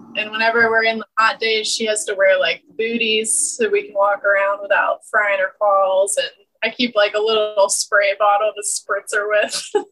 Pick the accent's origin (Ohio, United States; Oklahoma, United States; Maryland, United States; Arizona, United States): Maryland, United States; So I'm from Maryland, and I went to high school all through Maryland, and I just did like the normal, like small rural town sports.